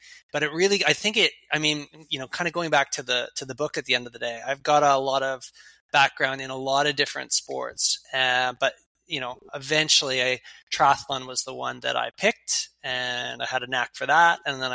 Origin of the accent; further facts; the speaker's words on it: Canada; growing up in Canada, most Canadians they grow up in the sport of hockey, right? Like that's kind of our national sport. But we were a working class blue collar family.